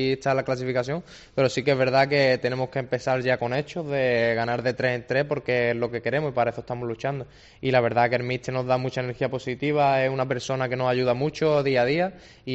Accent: Málaga, Andalusia, Spain; yo soy de aquí de Málaga

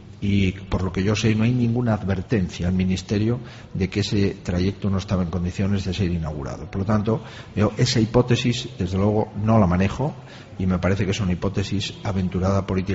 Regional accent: Ourense, Galicia, Spain; Yo te agradezco mucho porque soy de Orense y te agradezco esa diferenciación. Por lo tanto, los gallegos cometemos siempre algunos errores

